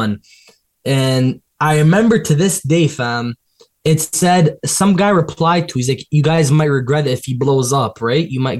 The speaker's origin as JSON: {"language": "English", "town": "Toronto", "region": "Ontario", "country": "Canada", "tie": "born there", "said": "I was born in Toronto."}